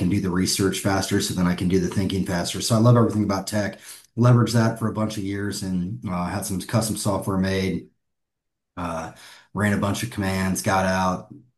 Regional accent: West Lafayette, Indiana, United States; I'm from West Lafayette, went to West Point, studied econ

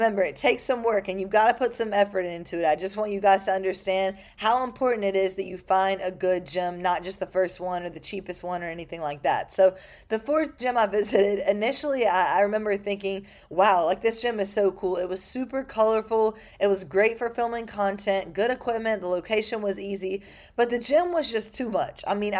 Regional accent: Mobile, Alabama, United States; now in Miami, United States; I'm from Mobile, Alabama, for those of you who don't know. So I moved to Miami about a little bit over 2 years now.

